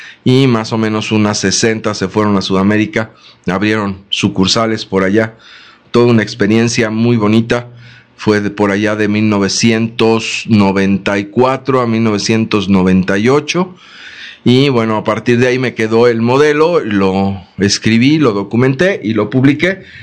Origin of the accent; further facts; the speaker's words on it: Mexico; Como mexicanos tenemos una actitud de dependencia y de empleados muy marcada